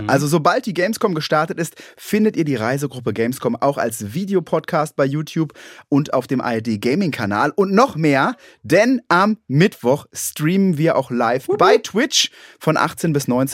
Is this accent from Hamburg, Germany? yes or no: no; Münster, North Rhine-Westphalia, Germany; denn von da komme ich auch. Geboren in Münster, in Hiltrup.